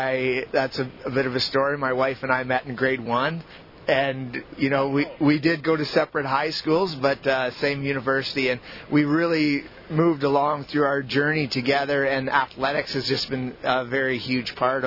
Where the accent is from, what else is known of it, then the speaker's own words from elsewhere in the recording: Ontario, Canada; moved away as an adult; So I grew up in Ontario, like about an hour and a half from Toronto. So farm, a little bit of farmland, small towns. But, you know, it's about as close to the big city as you can get and not be in the big city in a lot of ways.